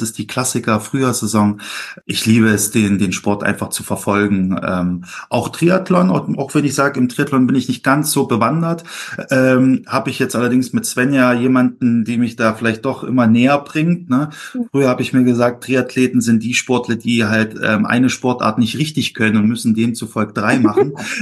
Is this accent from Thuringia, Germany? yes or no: yes; Gera, Thuringia, Germany; born there; Ich komme gebürtig aus Thüringen, aus Gera. Das ist so die Radsport-Hochburg der früheren DDR gewesen.